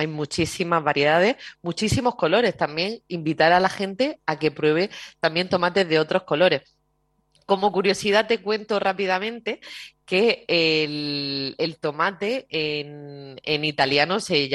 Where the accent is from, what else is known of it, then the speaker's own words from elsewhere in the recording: Las Norias, Andalusia, Spain; en donde yo vivo, donde yo soy, que soy de Las Norias